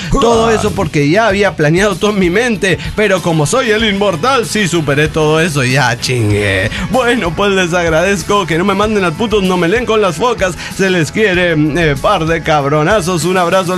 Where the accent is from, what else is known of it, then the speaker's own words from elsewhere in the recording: Parral, Chihuahua, Mexico; la de Parral, Chihuahua.